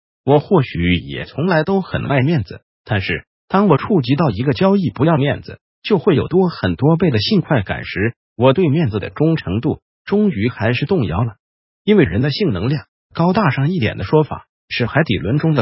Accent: Taiwan

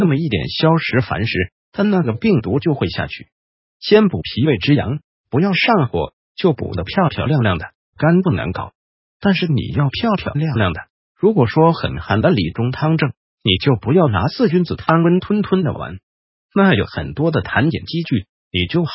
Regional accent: Taiwan; 那所以是原来我们台湾人的心理病已经传染到祖国来了，本来以为厥阴病是我们台湾人的专利呢，原来到处都有人。

